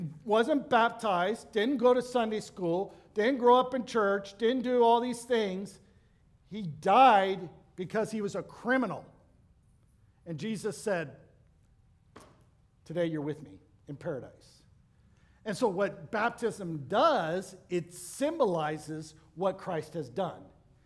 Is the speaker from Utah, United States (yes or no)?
yes; Ogden, Utah, United States; The problem is I grew up in Ogden.